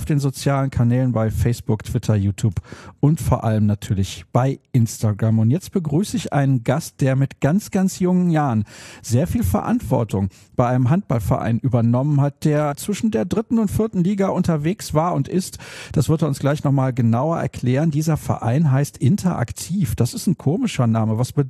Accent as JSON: {"language": "German", "town": "Solingen", "region": "North Rhine-Westphalia", "country": "Germany", "tie": "born or raised there", "said": "Ja, ich habe ihn kennengelernt, als er damals bei der SG Solingen spielte in meiner Heimatstadt."}